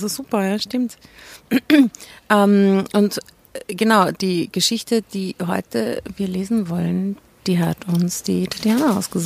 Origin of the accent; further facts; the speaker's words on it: Enns, Upper Austria, Austria; born there; Ich bin in Enns geboren.